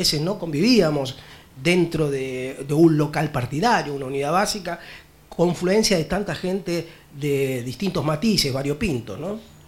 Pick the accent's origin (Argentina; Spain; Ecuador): Argentina; Buenos Aires; now in La Matanza, Argentina; yo soy del barrio de Mataderos, nací ahí, hoy trabajo, vivo en La Matanza